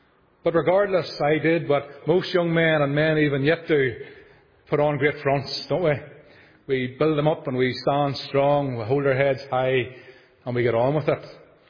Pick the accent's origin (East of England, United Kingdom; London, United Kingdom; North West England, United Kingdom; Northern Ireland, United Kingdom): Northern Ireland, United Kingdom; Armagh; As a young boy, I lived in Armagh. That was my hometown. And up until that point, up to the age of 8 years of age, I was quite a happy young man.